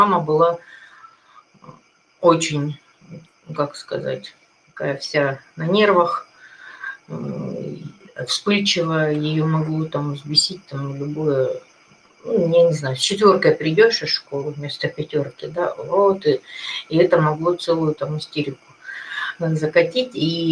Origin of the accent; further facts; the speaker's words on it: Moscow, Russia; Я алкоголичка из Москвы.